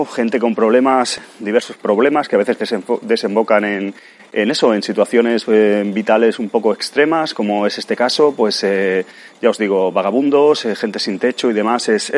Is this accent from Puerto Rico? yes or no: no; Cornellà de Llobregat, Catalonia, Spain; soy una persona de barrio, soy de Cornellá de Llobregat y con la edad que tengo, hace años sí que el barrio estaba bastante peor en cuanto a drogas y otras cosas